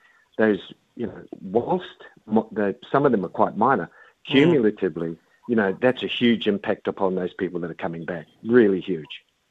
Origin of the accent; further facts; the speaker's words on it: New Zealand; now in Australia; no, I'm a New Zealander.